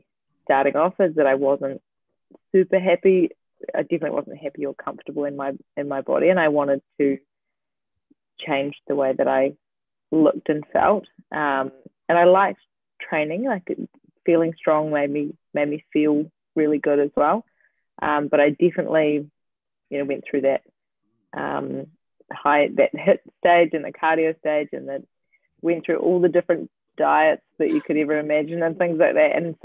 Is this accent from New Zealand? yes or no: yes; Christchurch, Canterbury, New Zealand; also born or lived in Dunedin; now in Brisbane, Australia; So I am originally from Christchurch and went to uni in Dunedin. So I'm very accustomed to the cold.